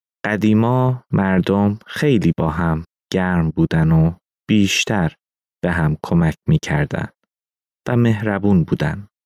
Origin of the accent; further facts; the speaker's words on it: North Iran, Iran; born there; من در شمال ایران به دنیا اومدم و بعد به مرکز ایران رفتم.